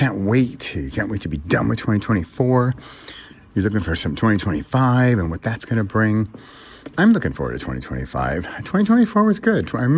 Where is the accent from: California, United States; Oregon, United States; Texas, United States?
California, United States; So I grew up in California and we went to Las Vegas quite a bit growing up.